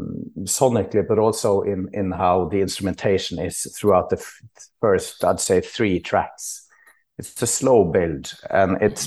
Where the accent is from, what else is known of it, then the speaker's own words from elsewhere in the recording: Tromsø, Troms, Norway; English is a second language; Obviously, I grew up in Tromsø in northern Norway. Like, that's pretty remote. 69 degrees north, if you have a map of the world.